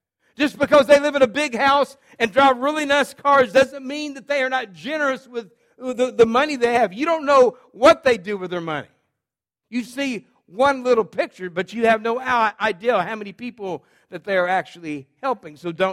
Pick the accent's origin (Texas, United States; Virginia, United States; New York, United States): Texas, United States; I was from South Texas